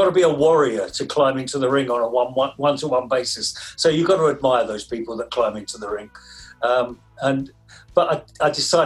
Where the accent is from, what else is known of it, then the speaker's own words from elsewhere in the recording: London, United Kingdom; Well, I was born in London, in a place called Forest Gates, many years ago. And I grew up in a place called Upton Park, opposite West Ham Football Ground.